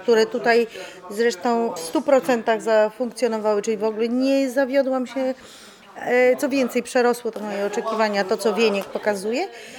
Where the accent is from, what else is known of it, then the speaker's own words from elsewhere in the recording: Jelenia Góra, Lower Silesian Voivodeship, Poland; bo my jesteśmy z południa, z Jeleniej Góry, pod Karpaczem mieszkamy